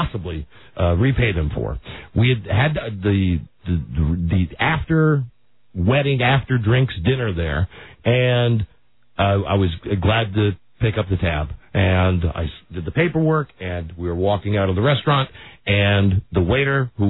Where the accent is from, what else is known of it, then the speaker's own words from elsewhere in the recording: Washington, District of Columbia, United States; And where are you from? I said Washington D.C. Where's that province? I've never heard of that. And I said, it's 3,000 miles that way.